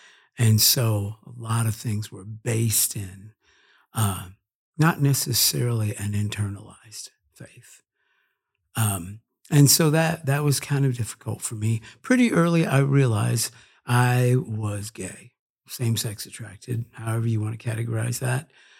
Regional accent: St. Louis, Missouri, United States; born there; Well, I was born in St. Louis, Missouri, to my parents

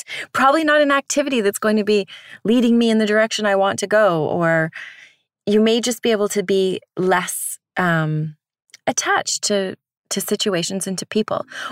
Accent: Canada; I'm from Canada

